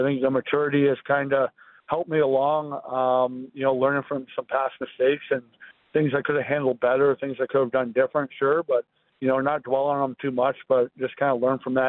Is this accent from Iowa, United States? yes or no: no; Maryland, United States; So I'm dual citizen. Yeah, I grew up in Maryland